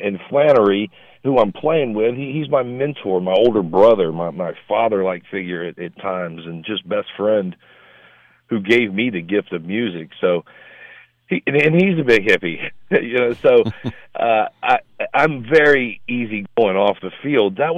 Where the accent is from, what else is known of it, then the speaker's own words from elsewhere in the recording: Mobile, Alabama, United States; I had wore 44 my whole career because I'm from Mobile, Alabama